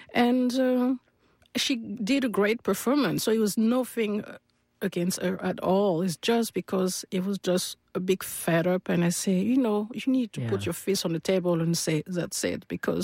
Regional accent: France; I mean, I came from France, which, French people back in the days were not really recognized on an international scene.

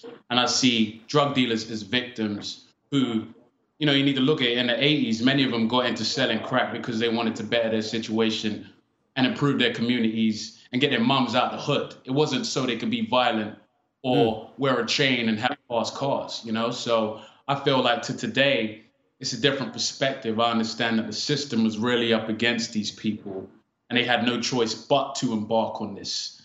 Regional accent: Peckham, London, United Kingdom; I grew up in Peckham.

